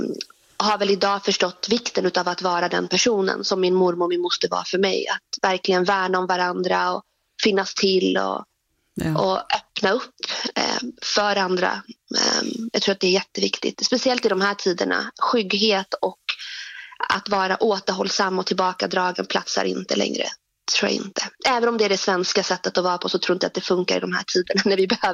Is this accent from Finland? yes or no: no; Iraq; Swedish is a second language; now in Sweden